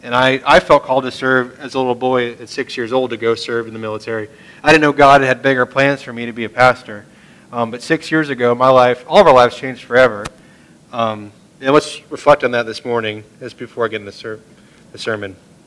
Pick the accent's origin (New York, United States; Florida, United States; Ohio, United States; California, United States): New York, United States; now in Pennsylvania, United States; Growing up in New York, I'm not too far from here, about 4.5 hours.